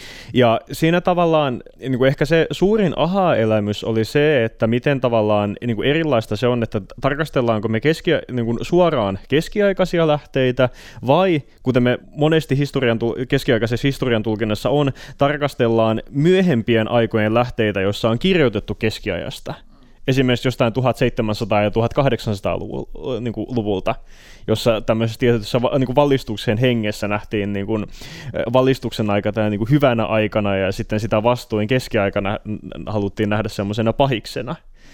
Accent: Turku, Southwest Finland, Finland; ja mä oon turkulainen perheenisä.

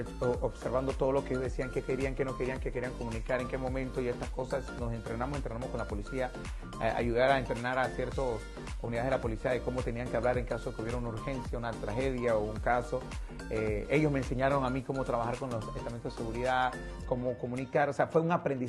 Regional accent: Panama; yo debía amar el país donde yo nací y crecí.

